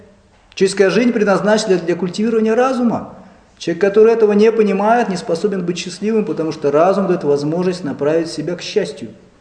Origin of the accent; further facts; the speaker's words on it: Siberia, Russia; Хотя вроде я сибиряк.